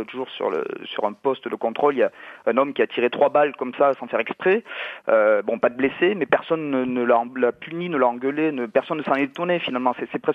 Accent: France; Alors, pour ma part, je suis français

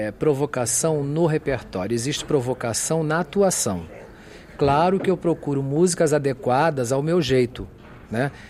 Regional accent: Brazil; mas antes de ser mato-grossense ou nordestino, eu sou brasileiro

